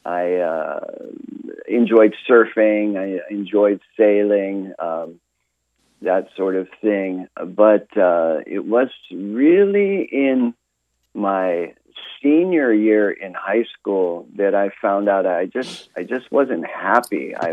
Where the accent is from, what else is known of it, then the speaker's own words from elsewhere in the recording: Kailua, Hawaii, United States; also born or lived in Kaneohe; I was born and raised in Hawaii, born in Queens Hospital, as are so many, and I grew up on the windward side of Oahu.